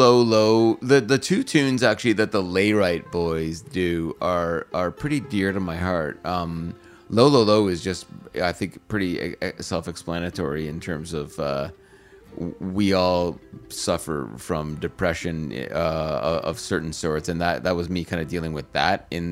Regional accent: Brampton, Ontario, Canada; because in my hometown of Brampton in the 70s

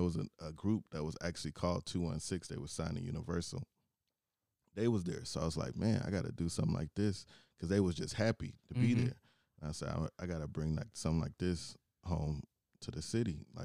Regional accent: Chicago, Illinois, United States; born there; I was born in Chicago, so I was in the kitchen in Chicago, and I just loved music.

